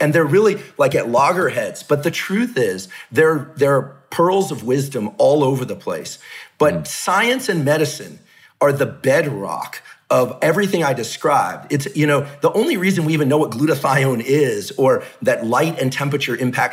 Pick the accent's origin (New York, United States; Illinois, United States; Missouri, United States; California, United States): California, United States; And I grew up in the South Bay Area at a time before the personal computer, et cetera.